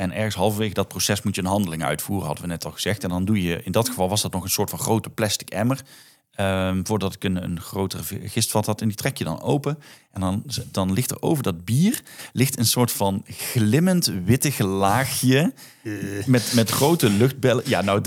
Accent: Netherlands; sta je als Nederlander, notabene, sta je daar voor zo'n klas met meestal Belgen.

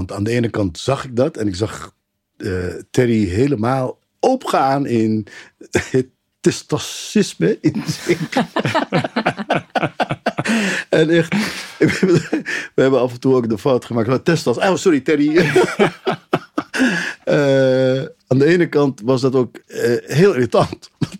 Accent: Egypt; Maar tegelijkertijd dacht ik als Egyptenaar van oh, ja.

